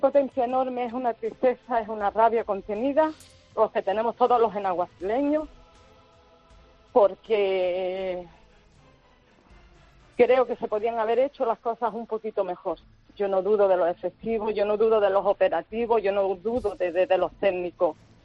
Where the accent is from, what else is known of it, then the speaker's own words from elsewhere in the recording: Genalguacil, Andalusia, Spain; now in Estepona, Spain; Yo estoy en Estepona, pero soy de Genalguacil.